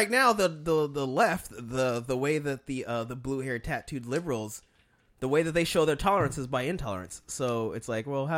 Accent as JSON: {"language": "English", "region": "Texas", "country": "United States", "tie": "born or raised there", "said": "I remember the raids back when I was growing up in Texas"}